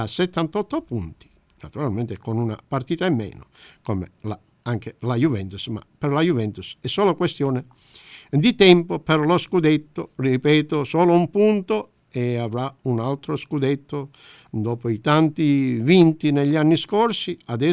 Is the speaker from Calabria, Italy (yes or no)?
yes; Calabria, Italy; Noi naturalmente da calabresi